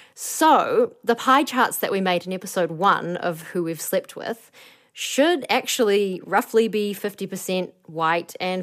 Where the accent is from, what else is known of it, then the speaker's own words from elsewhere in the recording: Auckland, New Zealand; Auckland, where both you and I live and were raised.